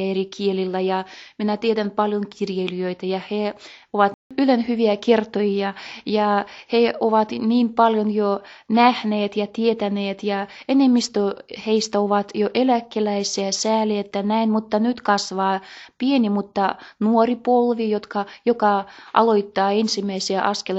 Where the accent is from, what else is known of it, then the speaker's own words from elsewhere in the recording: Republic of Karelia, Russia; first language Livvi Karelian; Finnish is a second language; olen itse Aunuksen karjalainen, sitten Vitele kylästä ja perhekielenä oli Livin murre ja puhun ihan vapaasti Livin murteella ja ymmärrän vepsää ihan hyvin ja koulussa olin oppinut suomea ja englantia